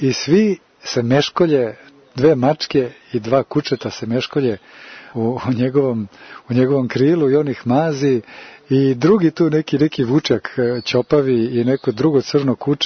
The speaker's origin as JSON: {"language": "Serbian", "country": "Serbia", "said": "ja sam iz Srbije"}